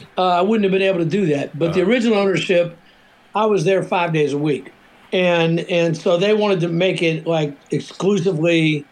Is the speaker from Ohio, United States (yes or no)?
yes; Cincinnati, Ohio, United States; now in Nashville, United States; Cincinnati, my hometown.